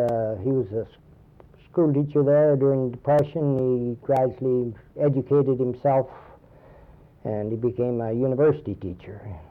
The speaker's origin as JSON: {"language": "English", "town": "Nakina", "region": "Ontario", "country": "Canada", "tie": "born or raised there", "said": "So we had a... Well, the whole family, we were raised there in Nakina."}